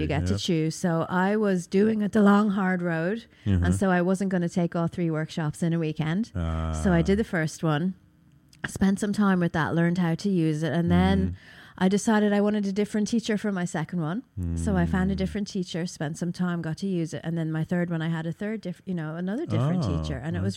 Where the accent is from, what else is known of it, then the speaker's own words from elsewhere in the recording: Ireland; I'm from Ireland.